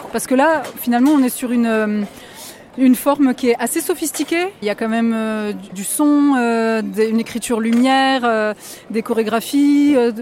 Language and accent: French; Besançon, Bourgogne-Franche-Comté, France; On est du Doubs, on est de Besançon.